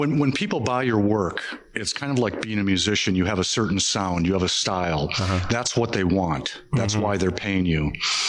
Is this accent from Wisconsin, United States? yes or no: yes; Milwaukee, Wisconsin, United States; But I went to high school here. I'm from Milwaukee.